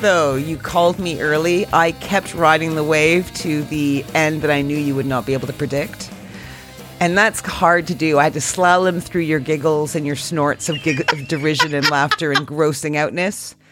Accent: Canada; No, chop some wood. I'm Canadian.

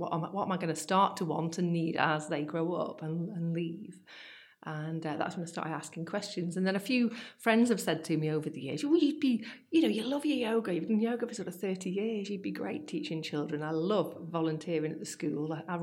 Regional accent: Warrington, North West England, United Kingdom; I'm from Warrington, born and bred.

